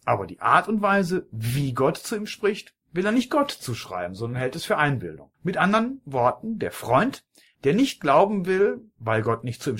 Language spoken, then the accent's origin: German; Kleve, North Rhine-Westphalia, Germany; born or raised there